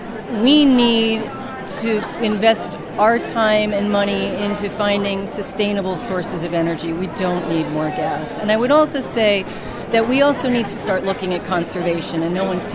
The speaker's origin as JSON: {"language": "English", "town": "Woodstock", "region": "New York", "country": "United States", "said": "I'm from Woodstock."}